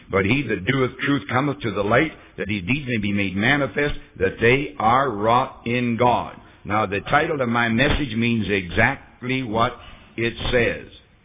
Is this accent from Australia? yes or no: no; Canada; now in United States; I come from Canada, I never saw a red bird in my life, but I saw a picture of one. As soon as I got to the States, I said, there is a red bird.